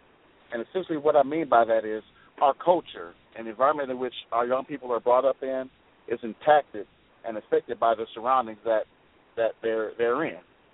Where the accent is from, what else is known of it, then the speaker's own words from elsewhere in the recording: East Cleveland, Ohio, United States; I grew up in the inner city of East Cleveland. However, even though I'm from East Cleveland, even though I walk the streets of East Cleveland